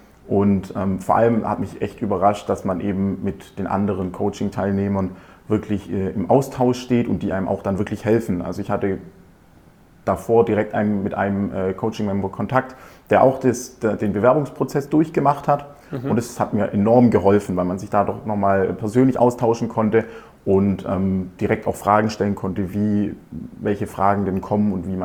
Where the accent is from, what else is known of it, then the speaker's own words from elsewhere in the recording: Baden-Württemberg, Germany; ich bin 22. Ich komme aus der Nähe auch von Aalen.